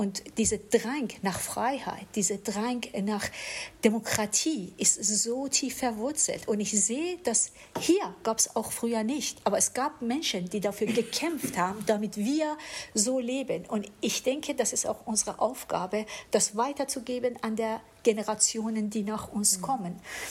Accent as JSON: {"language": "German", "country": "Iran", "tie": "born or raised there", "said": "Ich bin im Iran geboren und aufgewachsen. Als ich 8 Jahre alt war, war die islamische Revolution"}